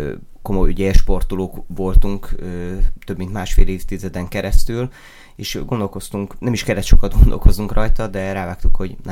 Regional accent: Miskolc, Borsod-Abaúj-Zemplén, Hungary; nagyon szeretjük a városunkat, itt nőttünk fel, nagyszerű városnak tartjuk Miskolcot

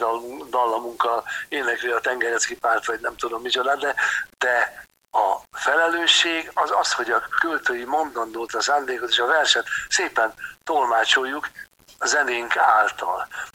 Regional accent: Budapest, Hungary; born there; Én meg már Budapesten születtem, mert addigra a család fölkerült Pestre.

